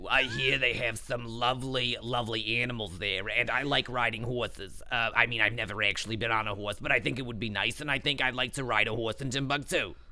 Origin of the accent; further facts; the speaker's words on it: Long Island, New York, United States; accent: New York; now in New York City, United States; as if they couldn't tell by my lovely New York accent. I'm from Long Island originally, but I live in the city.